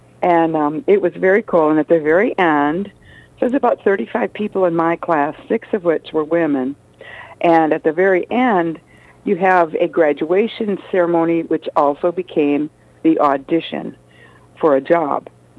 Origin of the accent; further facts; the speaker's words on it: Madison, Wisconsin, United States; I was born in Madison, okay. And I lived there until I was finished college there. So I went to the University of Wisconsin. So I'm the real deal. I'm a real cheesehead.